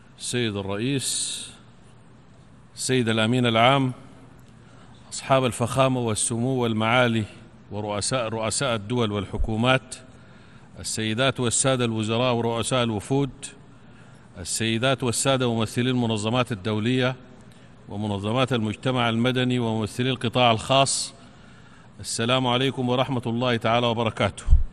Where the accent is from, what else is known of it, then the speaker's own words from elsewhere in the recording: Sudan; بلادي السودان